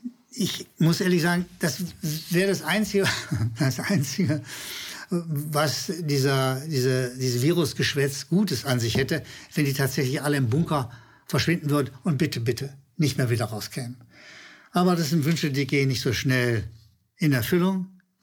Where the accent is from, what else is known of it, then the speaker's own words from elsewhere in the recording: Berlin, Germany; dass wir demnächst auch in die Pfalz nicht mehr fahren dürfen als Berliner.